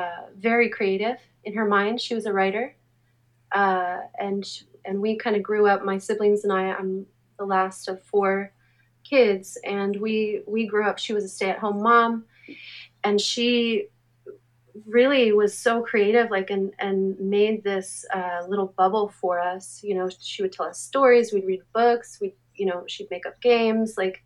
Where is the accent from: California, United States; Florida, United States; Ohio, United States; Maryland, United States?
California, United States; Anaheim; I grew up in Anaheim, my experience in Anaheim, there was no art and no appreciation for it, in my bubble, at least.